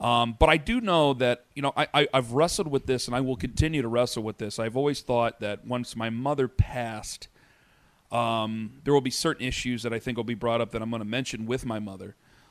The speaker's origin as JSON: {"language": "English", "town": "Canton", "region": "Ohio", "country": "United States", "said": "My family has treated Cleveland like it's the biggest city in the world. You know, we're from Canton."}